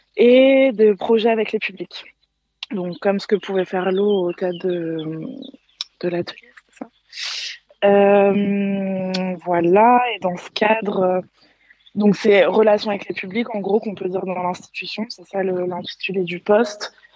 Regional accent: Montreuil, Île-de-France, France; also born or lived in Brazil; now in Marseille, France; je suis une personne métisse franco-nigérienne. Je suis à Marseille depuis 3 ans et demi, sinon je viens de Montreuil et j'ai vécu pendant longtemps au Brésil où j'ai pu faire mes masters et aussi découvrir que j'étais une personne racisée et que c'était positif.

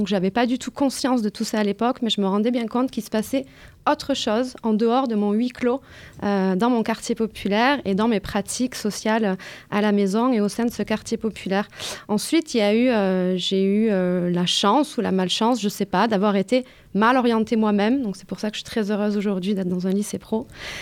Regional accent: Port-de-Bouc, Provence-Alpes-Côte d'Azur, France; moi je suis issue de la banlieue de Marseille, une ville qui s'appelle Port-de-Bouc. J'ai grandi dans une famille pauvre, une famille d'ouvriers, dans un quartier populaire, une famille aussi issue de l'immigration.

